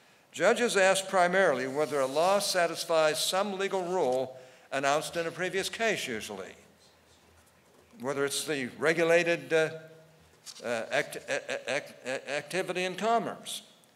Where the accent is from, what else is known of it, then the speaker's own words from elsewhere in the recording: Pittsburgh, Pennsylvania, United States; I was raised a Democrat in Pittsburgh, Pennsylvania